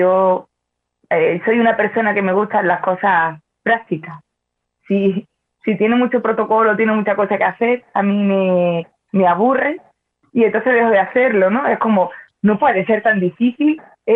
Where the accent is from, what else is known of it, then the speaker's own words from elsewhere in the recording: Granada, Andalusia, Spain; soy de Granada, de España